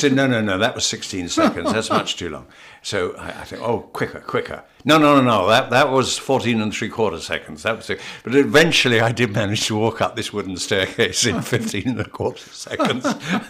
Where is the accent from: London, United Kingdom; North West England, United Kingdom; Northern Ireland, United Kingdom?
London, United Kingdom; Ealing; I grew up in Ealing.